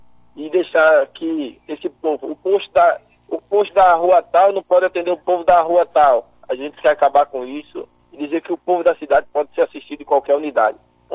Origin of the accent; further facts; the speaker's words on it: Northeast Region, Brazil; porque nós que somos nordestinos, estamos acostumados a comer o cuscuz